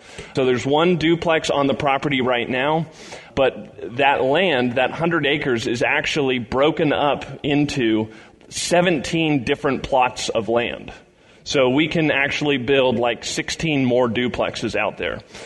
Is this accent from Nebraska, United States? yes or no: no; Littleton, Colorado, United States; moved away as an adult; now in Indiana, United States; I am from Littleton, Colorado, born and raised there, never moved, and how you end up in Indiana from Colorado is